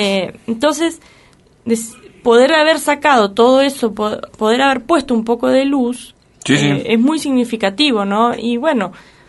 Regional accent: Argentina; nuestra identidad como argentinos

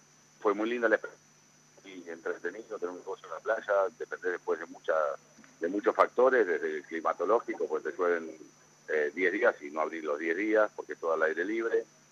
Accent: Pinamar, Buenos Aires Province, Argentina; now in Rio de Janeiro, Brazil; soy de Pinamar.

